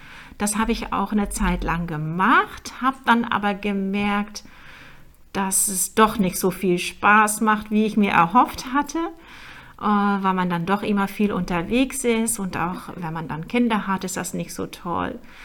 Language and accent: German; Netherlands; German is a second language; now in Germany; Ich bin Holländerin und bin mit einem deutschen Mann verheiratet, habe 2 Kinder